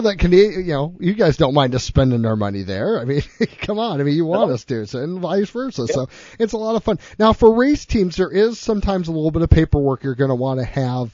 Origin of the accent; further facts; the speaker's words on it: Michigan, United States; It's, you know, being a border state, I'm from Michigan.